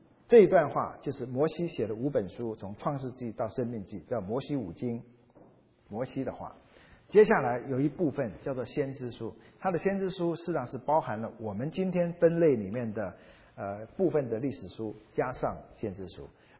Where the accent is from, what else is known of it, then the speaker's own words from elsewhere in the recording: China; 那我们中国人跟西方人的不一样，中国人是比较含蓄的